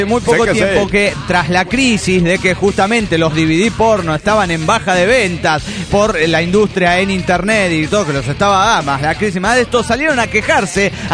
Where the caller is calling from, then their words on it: San Luis, Argentina; de San Luis, República Argentina.